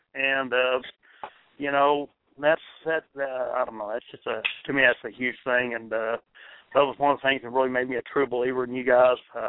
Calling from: Texas, United States; I live in Texas, West Texas. I mean, we're 60 miles from New Mexico. So, you know, we're on the far end of West Texas.

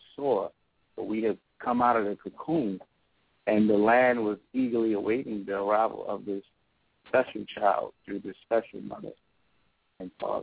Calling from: Baltimore, Maryland, United States; from Baltimore.

